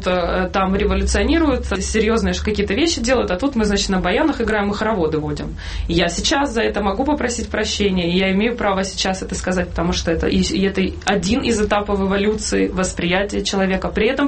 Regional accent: Donetsk, Donetsk Oblast, Ukraine; я выросла в Донецке на райончиках

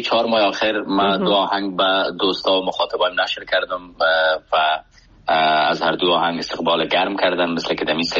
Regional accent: Afghanistan; moved away as an adult; از 30 سال بیشتر عمرم در افغانستان عزیز، جایی که زادگاه من است، در اونجا سپری شده

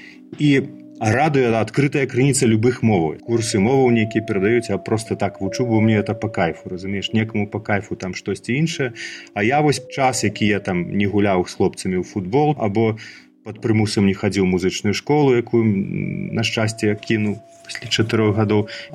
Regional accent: Minsk, Belarus; Я з Менску. Доўгі час нават мала куды з Менску выязджаў, ну толькі да адной бабкі дзеда ў Барысаў і да другой бабкі дзеда на Бярэзыншчыну, а кудысьці за межы Беларусі да 13-14 гадоў бадай што і нікуды не выязджаў.

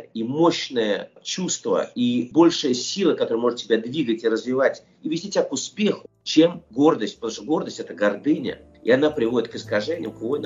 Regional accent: Russia; born or raised there

